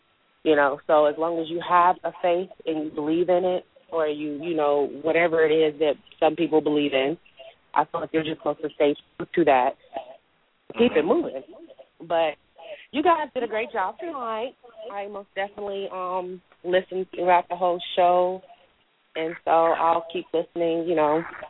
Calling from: Tennessee, United States; And I'm calling from Tennessee.

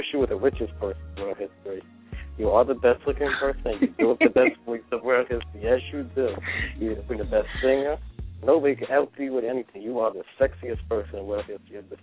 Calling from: Charlotte, North Carolina, United States; from Charlotte.

